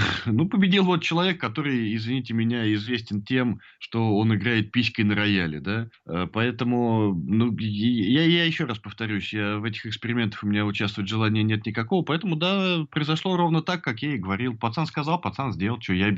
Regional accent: Ukraine; also born or lived in Russia; Поэтому я украинец, и это, с этим невозможно расстаться. Я себя ассоциирую с Украиной, моя страна теперь Украина, с Россией я себя больше вообще никак не ассоциирую.

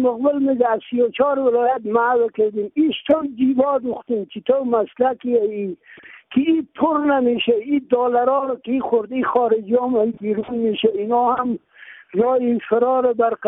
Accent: Afghanistan; ما هم از افغانستان هستیم اسلام هستیم

